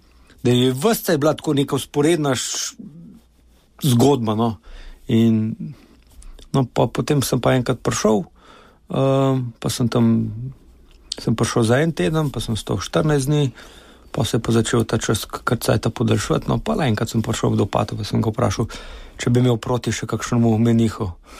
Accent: Ljubljana, Central Slovenia, Slovenia; Prihajam iz normalne meščansko-kmečke družine, če lahko temu tako rečem, se pravi Ljubljančani s še vedno močnimi koreninami nekje zunaj na vasi. Zaradi tega smo preživljali dneve tako v mestu, v Ljubljani, kot recimo vikende na vasi, kjer smo hodili k babicam

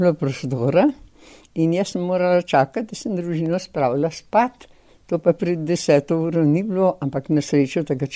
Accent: Podbrezje, Upper Carniola, Slovenia; na pol Gorenka, na pol Korošica. Po materi sem Korošica, po očetu pa Gorenka. Prihajam torej s Podbrezi na Gorenskem.

